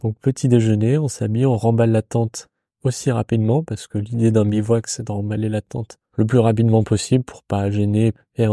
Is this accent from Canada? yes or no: no; Grand Est, France; plus haut vers chez moi, en Alsace.